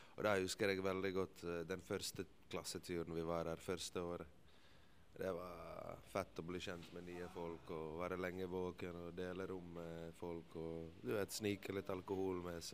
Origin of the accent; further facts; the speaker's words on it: Bosnia & Herzegovina; now in Norway; der jeg kommer fra i Bosnia, så har man oftest venner fra nabolaget sitt.